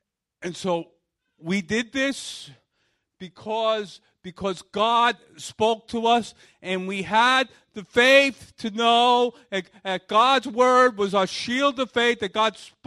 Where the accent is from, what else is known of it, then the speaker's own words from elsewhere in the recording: Brooklyn, New York, United States; I grew up in Brooklyn in a Norwegian-Swedish background.